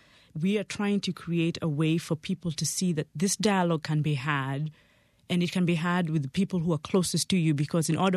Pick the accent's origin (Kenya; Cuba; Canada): Kenya; now in United States; growing up in Kenya